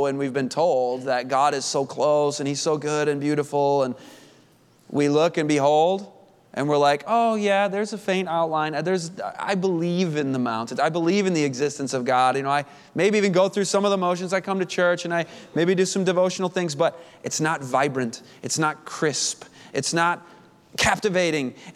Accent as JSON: {"language": "English", "region": "Michigan", "country": "United States", "tie": "born or raised there", "said": "I grew up in Michigan, and in Michigan it's very flat. There's not mountains."}